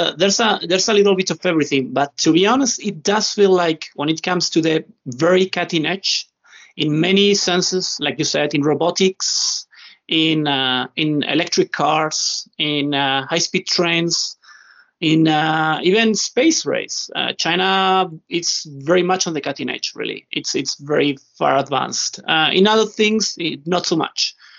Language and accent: English; Spain; born there; English is a second language; also born or lived in Australia; I was born here in Spain, then I lived in Australia. I've lived in a lot of countries, and I've talked to a lot of people from many places.